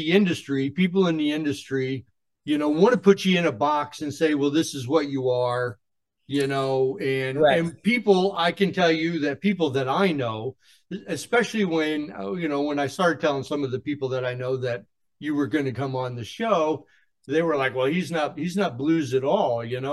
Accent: Chicago, Illinois, United States; I was from Chicago. I grew up on the playing on the South Side all the time.

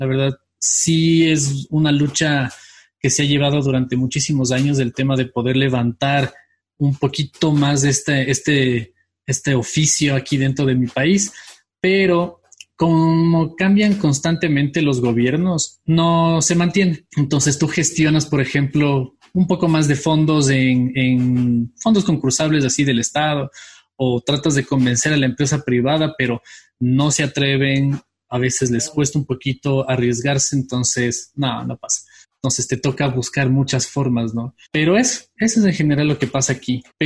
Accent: Ecuador; Que acá, por ejemplo, en mi país casi no hay. Hubo una época que sí hubo cosas muy, muy buenas, pero trabajando con el Estado para series, para cortometrajes

